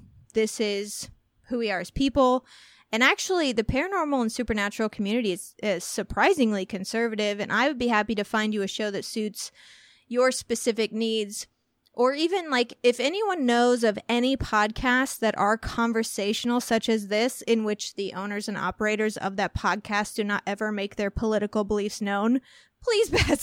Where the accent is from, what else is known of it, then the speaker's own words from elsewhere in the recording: Walnut Hill, Illinois, United States; I am from Walnut Hill, Illinois, and it doesn't get much more conservative than that.